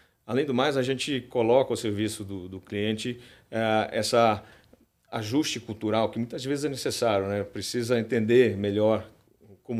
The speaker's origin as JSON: {"language": "Portuguese", "country": "Portugal", "also_born_or_lived": "Brazil", "said": "Eu sou português de origem, a minha esposa é espanhola e os meus filhos nasceram no Brasil. Eu tive a oportunidade de viver no Brasil quase 7 anos"}